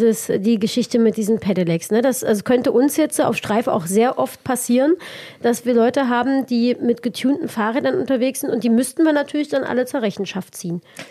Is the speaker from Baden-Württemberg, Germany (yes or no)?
no; Saxony-Anhalt, Germany; Ich komme auch aus Sachsen-Anhalt.